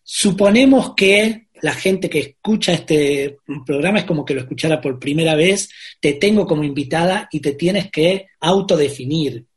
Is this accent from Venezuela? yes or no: no; Argentina; Si bien mi acento tapatío los hará confundir y pensarán que yo soy de Guadalajara, no lo soy, soy de Argentina.